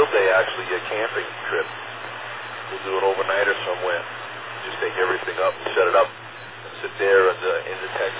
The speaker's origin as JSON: {"language": "English", "town": "Staten Island", "region": "New York", "country": "United States", "tie": "born or raised there", "said": "You know, I did the pouch camp in Staten Island. And, you know, I grew up on Staten Island and knew it very well."}